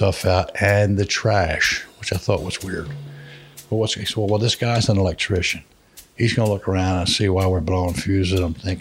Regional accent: Philadelphia, Pennsylvania, United States; I said, I'm from Philadelphia.

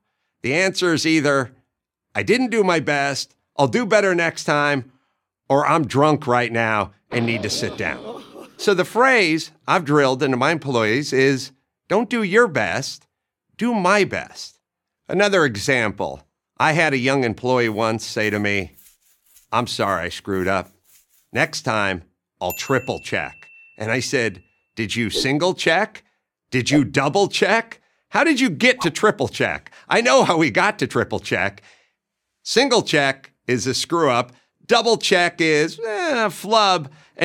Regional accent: California, United States; I grew up in Southern California. I used to go to the beach all the time.

